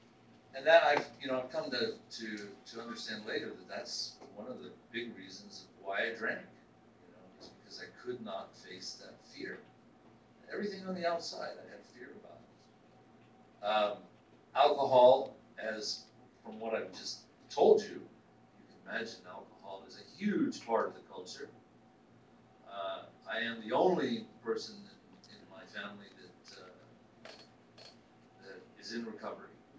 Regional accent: Glasgow, Scotland, United Kingdom; born there; So I was born in Glasgow, Scotland. My father's people are from the Outer Hebrides on the northwest coast of Scotland

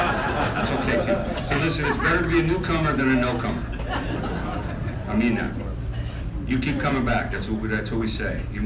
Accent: Oakland, California, United States; now in San Jose, United States; I live in San Jose, California. I was born and raised in Oakland.

